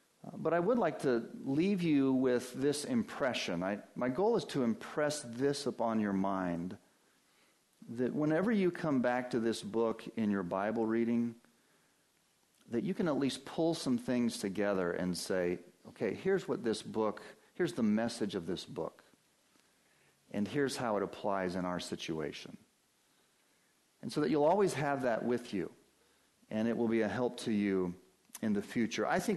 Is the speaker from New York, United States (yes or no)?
no; Denver, Colorado, United States; now in New Hampshire, United States; I grew up in the Denver, Colorado area and I always enjoyed the mountains out there and that opportunity to be outside. And here living in New Hampshire now for 20 plus years, I enjoy the White Mountains